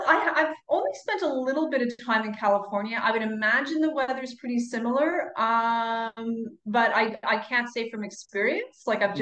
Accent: Montreal, Quebec, Canada; also born or lived in Calgary, Canada; I'm originally from Montreal, Quebec in the east, but I had

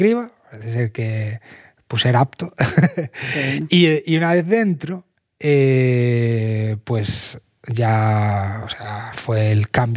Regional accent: Galicia, Spain; Y claro, yo soy de Galicia

